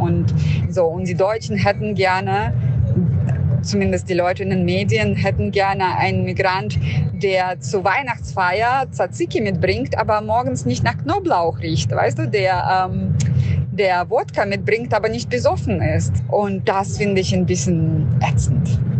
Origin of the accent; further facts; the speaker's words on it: Russia; German is a second language; habe mit meinen Eltern Deutsch gesprochen, weil ich einfach alles in der Welt darauf setzen wollte, nicht russisch auszusehen, nicht russisch zu sein, nicht als Russin identifiziert zu sein